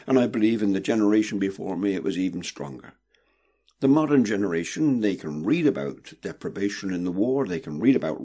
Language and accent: English; England, United Kingdom; born there; I was born in England in 1940, so I'm a child of the Second World War.